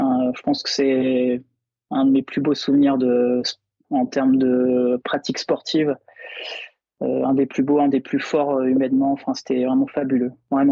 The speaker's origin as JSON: {"language": "French", "region": "Brittany", "country": "France", "tie": "born there", "lives_now": "Bordeaux, France", "said": "Moi je suis né en Bretagne et là actuellement je suis sur Bordeaux et puis c'est principalement pour le travail que je suis venu dans cette région-là."}